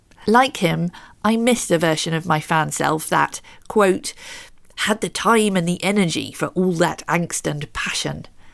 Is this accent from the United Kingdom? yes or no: yes; Luton, East of England, United Kingdom; I have been closely following the fortunes of Luton Town, my hometown football club